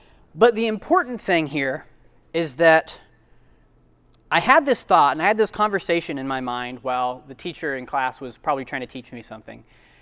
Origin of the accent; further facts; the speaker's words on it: Wichita, Kansas, United States; also born or lived in Ames, Iowa; now in Texas, United States; But I'm not from Texas. I was born in Ames, Iowa. I come from a Christian family, and so I kind of a typical Protestant, Midwestern American kind of background. When I was five, my family moved to Wichita, Kansas.